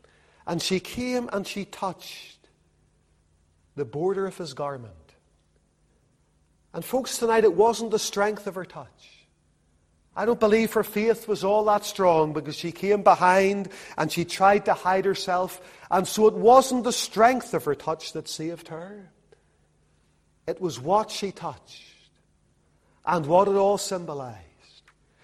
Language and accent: English; Lisburn, Northern Ireland, United Kingdom; Whenever I was a little boy growing up in Lisburn, the linen industry in Lisburn, years before I was born, had been a thriving industry.